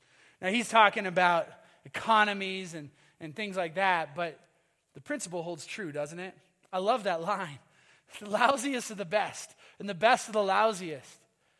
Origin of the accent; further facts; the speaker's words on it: Minnesota, United States; some of you know I'm from Minnesota. Many of you know I'm from Minnesota. Go Vikings.